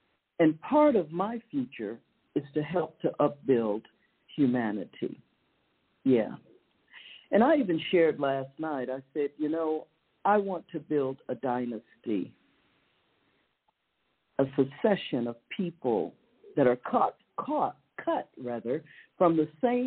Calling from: Accra, Greater Accra, Ghana; I am calling live from Accra, Ghana. Yeah, West Africa.

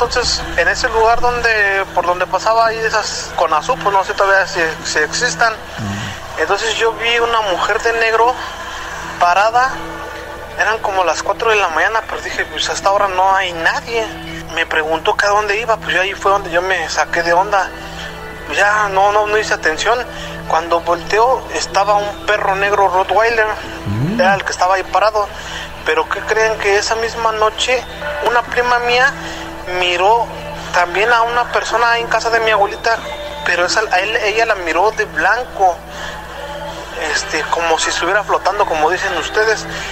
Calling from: Chicago, Illinois, United States; aquí de Chicago.

